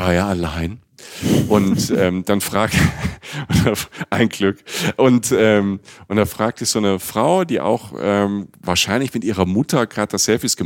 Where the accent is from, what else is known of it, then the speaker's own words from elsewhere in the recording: Germany; Und dann sagt, ja, ich komme aus Deutschland, ich wohne in Köln und bin hier, also ich besuche hier die Stadt quasi als Tourist.